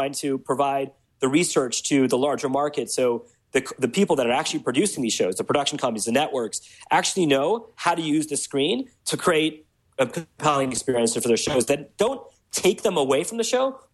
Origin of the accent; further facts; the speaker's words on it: Chicago, Illinois, United States; born there; also born or lived in Saudi Arabia; I was born in Chicago, and lived in Saudi Arabia, where there's literally nothing to do.